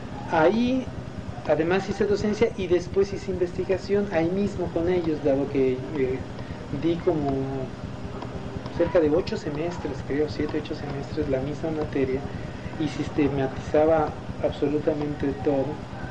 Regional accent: Ensenada, Baja California, Mexico; also born or lived in Mexico City; Soy nativo de Ensenada, y en México y fuera de Ensenada, pues estuve cerca de 12 años. Entonces dije, bueno, me cansó un poco el ritmo de México y regresé a Ensenada, queriendo estar en una ciudad más tranquila.

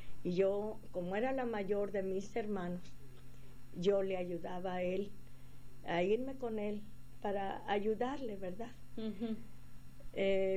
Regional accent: Mazatlán, Sinaloa, Mexico; born there; Yo nací en Mazatlán, Sinaloa, el año febrero 5 de 1926.

